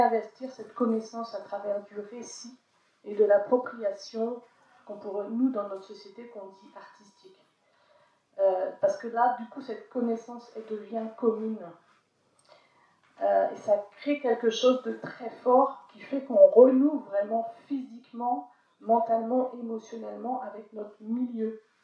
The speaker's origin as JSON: {"language": "French", "town": "Plérin", "region": "Brittany", "country": "France", "tie": "born or raised there", "said": "Donc moi, je suis originaire de Plérin et quand j'étais gamine, on allait au bord de la rivière"}